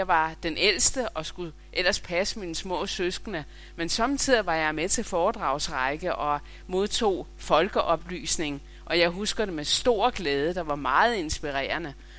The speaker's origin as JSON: {"language": "Danish", "region": "Central Denmark Region", "country": "Denmark", "also_born_or_lived": "Nordsjælland", "lives_now": "Tarm, Denmark", "said": "Men jeg er fra Midtjylland, og det er Sjælland, det er jo ikke København alt sammen."}